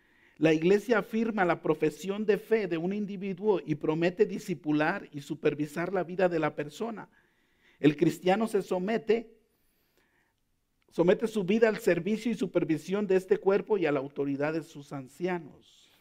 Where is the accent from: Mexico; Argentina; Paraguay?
Mexico; Ellos nomás verifican en el sistema con mi acta de nacimiento y con todo de que yo de verdad soy mexicano.